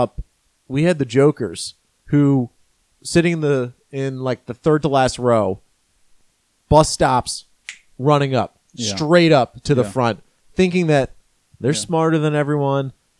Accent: Maryland, United States; just my regular home in Maryland when I grew up in Maryland.

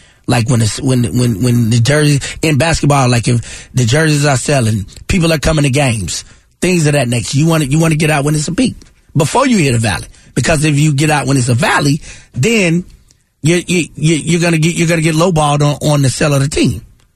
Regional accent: Charlotte, North Carolina, United States; I'm from Charlotte where Michael Jordan is the owner of the Charlotte Hornets.

